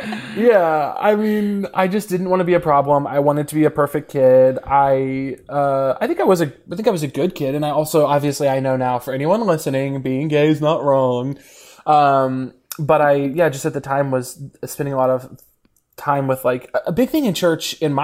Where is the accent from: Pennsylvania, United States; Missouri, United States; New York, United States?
Missouri, United States; No, I grew up in Missouri, huge brag.